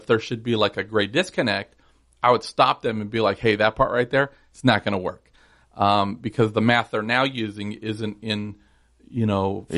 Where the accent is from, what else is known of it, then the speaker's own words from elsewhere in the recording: Los Angeles, California, United States; The short version is I'm from Los Angeles. I grew up in a very broken, abusive, alcoholic, you know, situation.